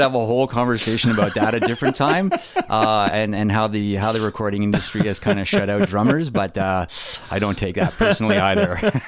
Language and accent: English; Montreal, Quebec, Canada; So I grew up in Montreal